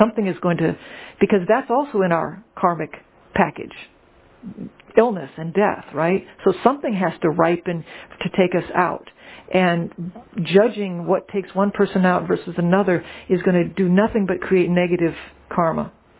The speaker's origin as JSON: {"language": "English", "town": "New Orleans", "region": "Louisiana", "country": "United States", "said": "It doesn't help anybody to start talking about, well, you know, I'm from New Orleans."}